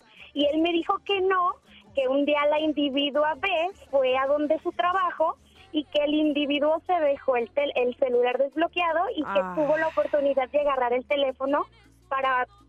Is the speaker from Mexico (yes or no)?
yes; Guadalajara, Jalisco, Mexico; yo vivía con una persona allá en Ciudad de México, soy de Guadalajara, sí. Pero me fui un tiempo a Ciudad de México.